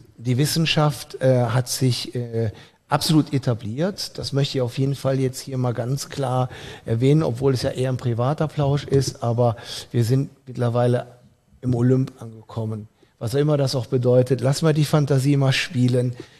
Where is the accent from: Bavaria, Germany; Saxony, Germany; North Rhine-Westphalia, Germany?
North Rhine-Westphalia, Germany; Cologne; ich bin Kölner.